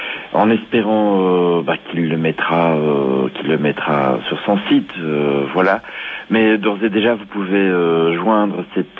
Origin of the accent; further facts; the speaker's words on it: Belgium; Je suis belge